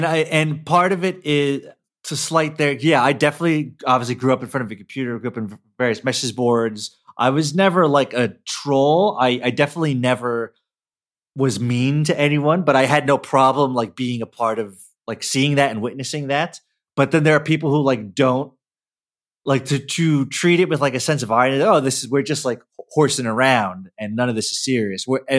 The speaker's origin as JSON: {"language": "English", "region": "New York", "country": "United States", "said": "It was something like, oh yeah, I'm from New York. I'm used to like the 7 train and shootings or something like that."}